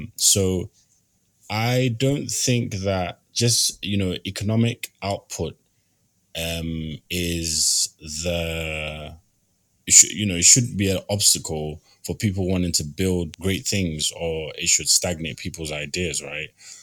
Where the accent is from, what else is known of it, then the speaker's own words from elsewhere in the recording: Ghana; because I'm native Ghanaian, by origin.